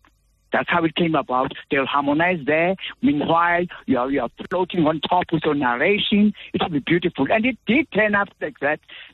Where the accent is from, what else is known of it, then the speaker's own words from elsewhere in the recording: King William's Town, Eastern Cape, South Africa; on my mother's side, we grew up in King William's Town in Ginsberg location, the same group, Ginsberg location, where we stayed on the same street, Zawla Street.